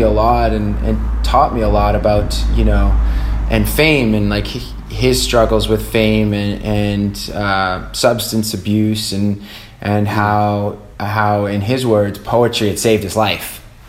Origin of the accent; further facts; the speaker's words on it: Canada; I grew up in Canada